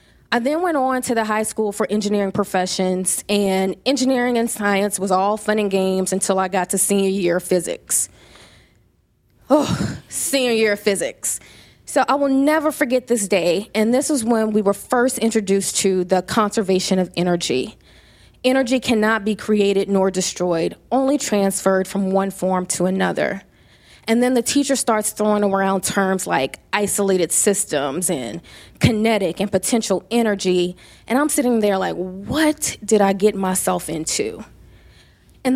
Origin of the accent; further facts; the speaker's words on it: Louisiana, United States; But I am from Louisiana. I am a Southern debutante.